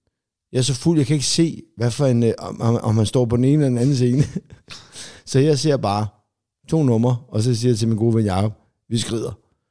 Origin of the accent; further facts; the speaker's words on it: Zealand, Denmark; Altså, du er fra Jylland, jeg er fra Sjælland